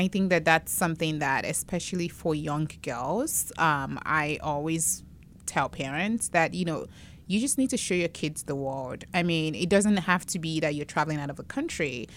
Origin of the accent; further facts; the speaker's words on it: Lagos, Nigeria; Because I grew up in Lagos, Nigeria, which is about 16 million